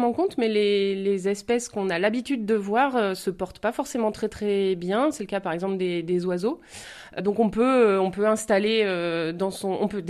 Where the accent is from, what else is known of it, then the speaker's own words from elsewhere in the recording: Limoges, Nouvelle-Aquitaine, France; Moi, je suis originaire de Limoges. J'ai beaucoup vadrouillé. Et voilà, enfin, je reviens dans ma terre natale